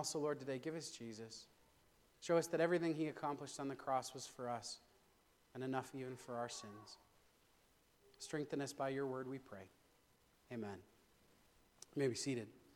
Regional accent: Minot, North Dakota, United States; Now, you guys might remember that I grew up in Minot, and you might even remember that I didn't go to Minot High.

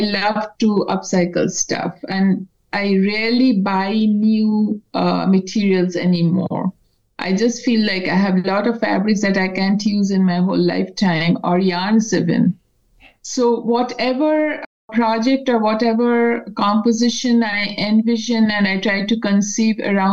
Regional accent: India; because growing up in India, you're just surrounded by colors.

